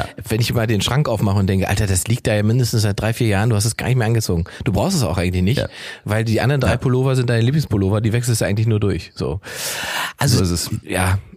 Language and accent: German; East Germany, Germany; Ich sage als Ostdeutscher sage ich natürlich Verbesserung der Welt, alle nackt.